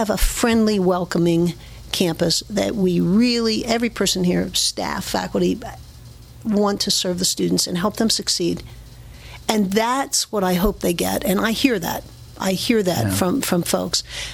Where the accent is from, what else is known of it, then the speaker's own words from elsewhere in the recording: Pennsylvania, United States; I grew up in the Cove. I have very fond memories of coming to Altoona with my grandparents to come to the city and go shopping at Gables in the bustling downtown